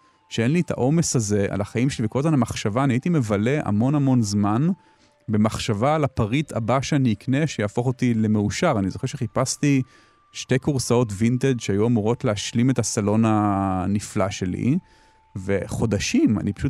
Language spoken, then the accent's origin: Hebrew; Tel Aviv, Tel Aviv District, Israel; born there; המשפחה שלי בתל אביב, החברים שלי בתל אביב, נולדתי גם אני וגם אשתי, נולדנו בתל אביב, אנחנו חיים פה, אני לא אעבור לגור עכשיו מחוץ לתל אביב